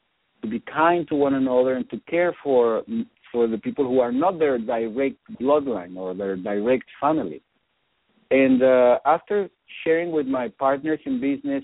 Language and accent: English; Venezuela; moved away; also born or lived in Texas, United States; I was born in Texas, the United States, and at the age of 3 months, I was taken to Venezuela, where I grew up.